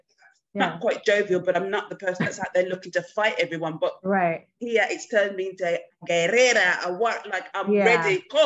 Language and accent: English; United Kingdom; And we were going through Brexit as a British person.